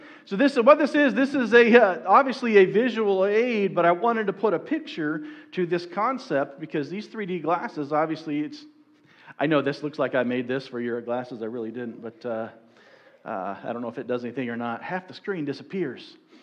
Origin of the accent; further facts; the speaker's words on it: Missouri, United States; All right, I grew up in Missouri, so we make fun of Arkansas.